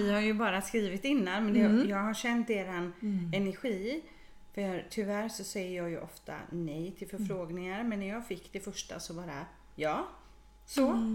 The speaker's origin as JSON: {"language": "Swedish", "town": "Hindås", "region": "Västra Götaland County", "country": "Sweden", "tie": "born or raised there", "said": "Jag växte upp i Hindås, så det ligger ju inte så långt ifrån Borås."}